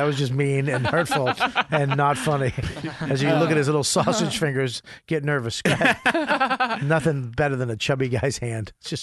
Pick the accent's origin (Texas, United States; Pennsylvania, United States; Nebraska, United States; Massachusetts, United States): Massachusetts, United States; Boston; But I'm from Boston